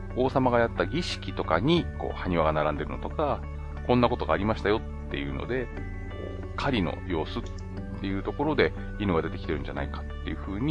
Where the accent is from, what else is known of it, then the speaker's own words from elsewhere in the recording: Gunma, Japan; うちの実家、群馬県なんですけど。